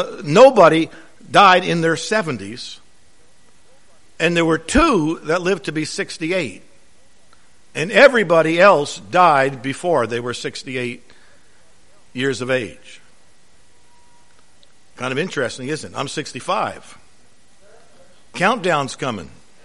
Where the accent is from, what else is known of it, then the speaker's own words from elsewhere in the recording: New Jersey, United States; born there; now in Virginia, United States; 1967, my wife and I moved from New Jersey. I don't normally admit to that, but not moving away, but that I was born there, only because my father was temporarily living up there.